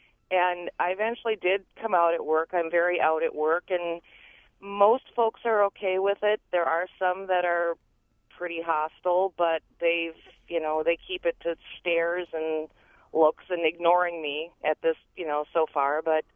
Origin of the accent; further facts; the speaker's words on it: La Crosse, Wisconsin, United States; moved away as an adult; my partner and I grew up in La Crosse, but have been away since my mid-20s. My partner and I recently moved back to La Crosse